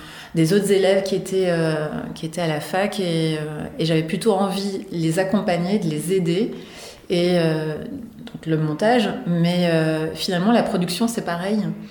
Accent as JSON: {"language": "French", "town": "Orléans", "region": "Centre-Val de Loire", "country": "France", "tie": "born or raised there", "said": "je suis native d'Orléans, donc c'est pour ça que je tentais de trouver à Orléans"}